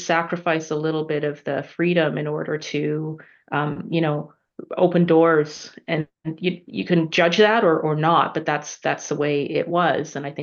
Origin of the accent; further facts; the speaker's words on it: Pickering, Ontario, Canada; also born or lived in United Kingdom; I'm British Canadian. My life here was good. You know, growing up in Southern Ontario, Pickering, just outside of Toronto, small town next to a big city.